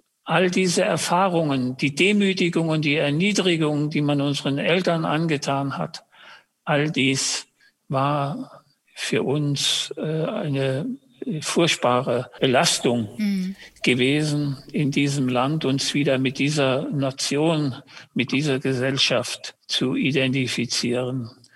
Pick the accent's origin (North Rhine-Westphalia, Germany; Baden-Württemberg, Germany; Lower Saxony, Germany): Baden-Württemberg, Germany; Heidelberg; born there; Wir wohnten zum Beispiel in Mannheim. Mannheim, das ist hier in der Nähe von Heidelberg. Ich bin ja in Heidelberg geboren.